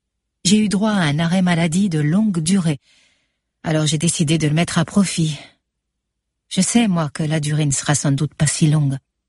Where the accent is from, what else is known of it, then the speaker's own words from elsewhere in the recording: France; born there; Je suis née en France.